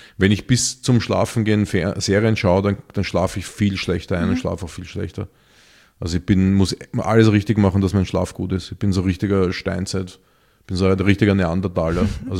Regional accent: Vienna, Austria; für uns Städter, und ich bin Wiener

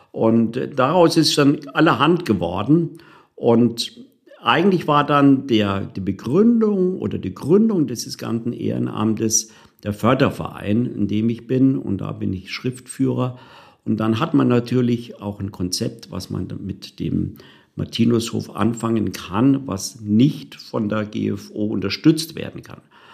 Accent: Bayreuth, Bavaria, Germany; born there; moved away as an adult; bin Jahrgang 1961, also ich gehe jetzt stramm auf die Rente zu. Und ja, geboren bin ich im Frankenland. Frankenland ist das schönste Land in Bayreuth. Bayreuth, wo die Wagner-Festspiele immer stattfinden. Und mich hat es vor, oh Gott, ich glaube, es waren 40 Jahre jetzt, ins Rheinland verschlagen.

